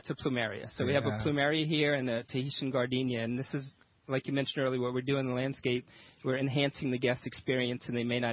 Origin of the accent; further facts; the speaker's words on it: Ville Platte, Louisiana, United States; I am from Ville Platte, Louisiana, which you may know, Cajun country.